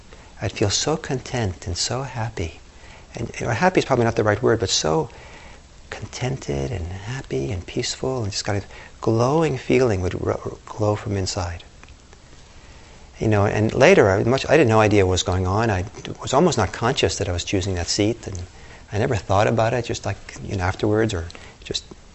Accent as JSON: {"language": "English", "country": "Italy", "tie": "born or raised there", "said": "back to my childhood, when I was growing up in Italy, when I was about 11 or so"}